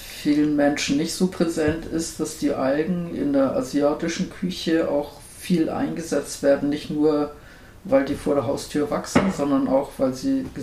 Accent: Northern Germany, Germany; ich komme ja aus dem Norden, aus Norddeutschland, und da ist ja Nordsee und Ostsee

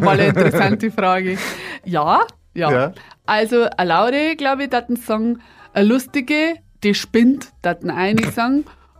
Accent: Eichhofen, Bavaria, Germany; wir haben so ein ganz kleines Dorf gehabt, das natürlich gewachsen ist. Hin und wieder mal ein Haus, nie eine Siedlung oder so. Mhm. Also es ist echt nur ein schönes Dorf, wie so ein nahes Erholungsgebiet von Regensburg, Viertelstunde weg.

